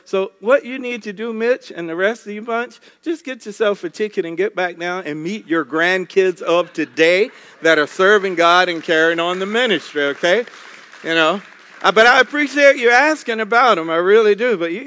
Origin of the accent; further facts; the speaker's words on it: South Carolina, United States; Believe it or not, I am North American, okay, from South Carolina. It may not sound like